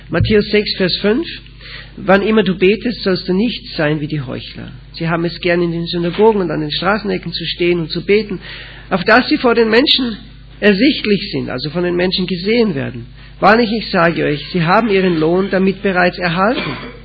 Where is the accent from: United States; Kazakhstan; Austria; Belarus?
Austria; now in Switzerland; ich bin kein Schweizer, ich bin Österreicher, aber ich wohne in der Schweiz.